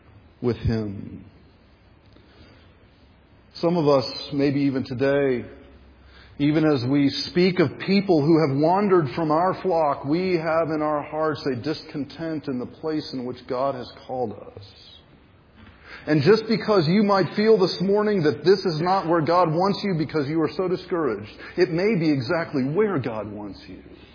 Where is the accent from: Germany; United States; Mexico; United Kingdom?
United States; Raleigh, North Carolina; I grew up in Raleigh, North Carolina. The city high school where I played basketball was the place where Pete Maravich had played his final season.